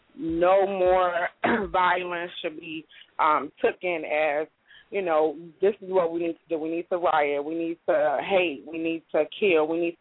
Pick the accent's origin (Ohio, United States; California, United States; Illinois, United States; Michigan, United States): Illinois, United States; Chicago; I'm from Cabrini. I know how it go.